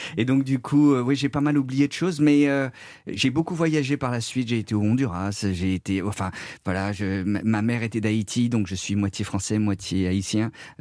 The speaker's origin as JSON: {"language": "French", "region": "Hauts-de-France", "country": "France", "tie": "born or raised there", "said": "Ouais, j'ai grandi en Picardie de 3 à 13 ans à peu près, près de Compiègne."}